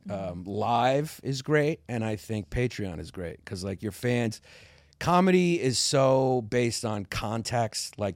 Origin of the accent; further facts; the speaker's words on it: Brooklyn, New York, United States; I grew up in Brooklyn, New York, and you know, dated a lot of Puerto Rican girls, and you know, you grew up in Brooklyn, just like, you're exposed, but black, Puerto Rican, Jewish, Italian.